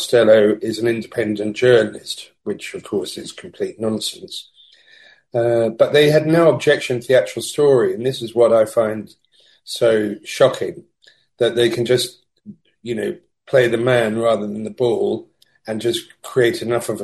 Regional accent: London, United Kingdom; moved away as an adult; now in Valencia, Spain; I'm a freelance journalist. I'm from London. I grew up in London and lived for many years in London. And 6 years ago, I relocated to Valencia in Spain.

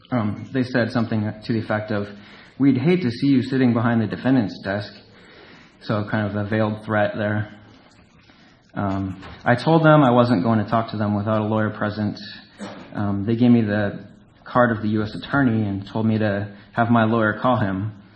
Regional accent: Eugene, Oregon, United States; even though I'm from Eugene.

